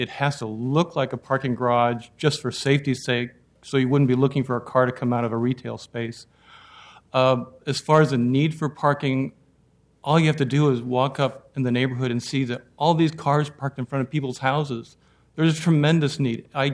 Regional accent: Portland, Oregon, United States; born there; I was born in Portland. I live in Northwest Portland.

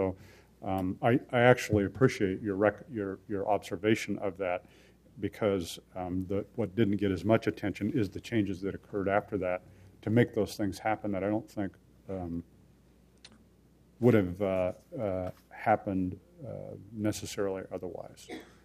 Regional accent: Portland, Oregon, United States; I was born and raised in Portland, and sometimes I thought when I first got elected to council I was doing what the Portland way was

